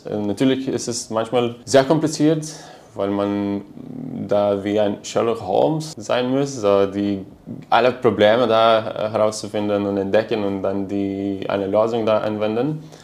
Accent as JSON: {"language": "German", "country": "Lithuania", "moved": "as an adult", "said": "Ah, okay. Ich komme ursprünglich aus Litauen."}